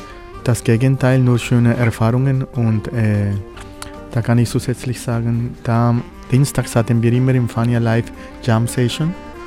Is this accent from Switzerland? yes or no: no; Colombia; Ursprünglich komme ich aus Kolumbien und das ist diese Verbindung, die ich in meine Knochen habe mit der Musik.